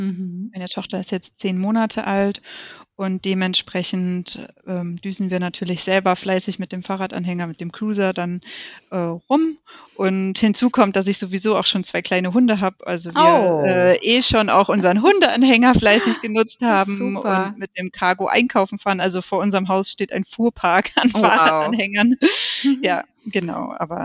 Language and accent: German; Cologne, North Rhine-Westphalia, Germany; Als Kölner Kind dann sozusagen autofrei auch bin ich groß geworden.